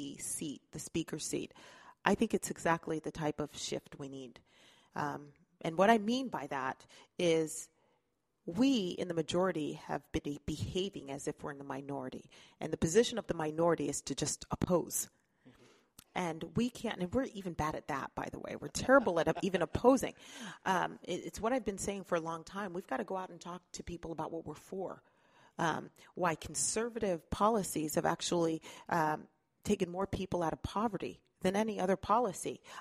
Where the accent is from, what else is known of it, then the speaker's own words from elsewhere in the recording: Utah, United States; my responsibility as an American, as a mom, as a Utahn, to continue to fight for this country.